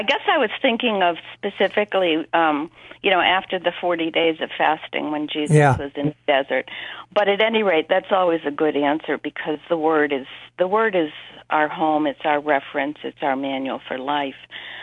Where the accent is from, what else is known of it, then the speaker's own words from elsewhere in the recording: Baltimore, Maryland, United States; Oh, yeah. I'm from Baltimore, but... We sometimes come to Connecticut.